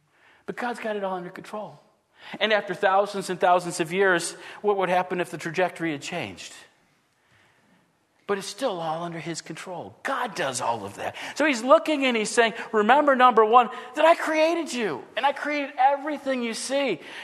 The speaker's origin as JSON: {"language": "English", "region": "New York", "country": "United States", "said": "You know, I came from New York State."}